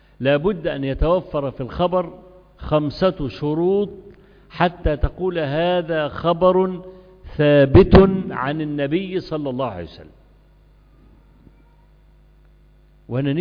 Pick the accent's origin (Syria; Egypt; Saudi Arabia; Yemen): Egypt; كان عندنا في مصر زمان في مرحلة 60ات و70ات برنامج اسمه أبو لمع الأصلي والخواجة بيجو